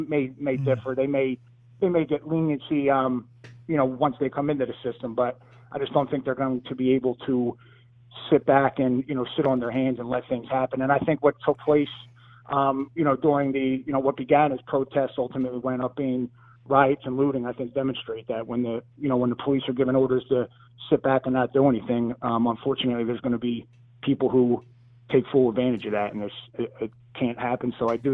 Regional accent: Philadelphia, Pennsylvania, United States; Sure. So I'm from Philadelphia, the Northeast section in Mayfair.

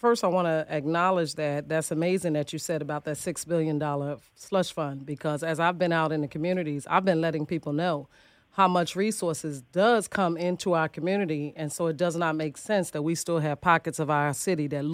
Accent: Philadelphia, Pennsylvania, United States; Philadelphia, Pennsylvania, born and raised.

